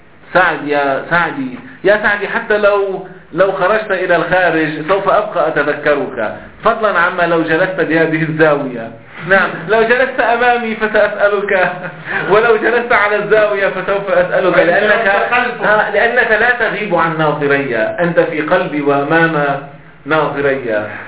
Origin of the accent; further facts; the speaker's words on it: Lebanon; فهنا عندنا في لبنان